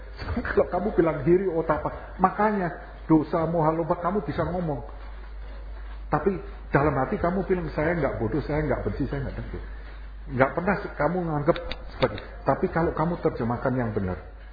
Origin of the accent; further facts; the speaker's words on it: Java, Indonesia; Kalau kita dari Jawa tahu, unggah, upload, unduh, download.